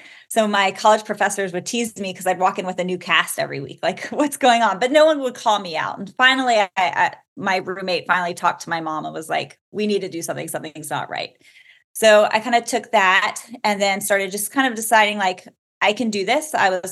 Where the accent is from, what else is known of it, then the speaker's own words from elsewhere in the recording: the South, United States; And I was eating, like, I'm from the South, so we were eating like fried okra in the cafeteria